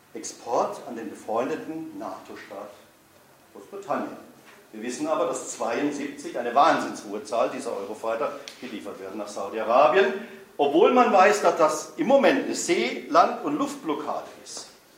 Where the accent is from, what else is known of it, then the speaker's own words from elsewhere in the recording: Freiburg, Baden-Württemberg, Germany; werden in meiner Heimatstadt hergestellt, in Freiburg